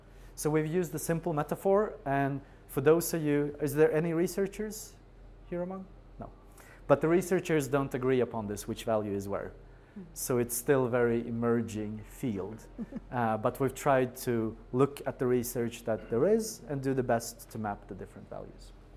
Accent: Ukraine; English is a second language; I'm from Ukraine originally, which is one of the countries furthest.

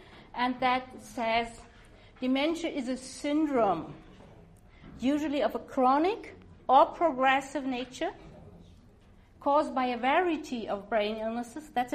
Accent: Germany; English is a second language; I'm coming from Germany, and I work as a gerontologist in the field of dementia care.

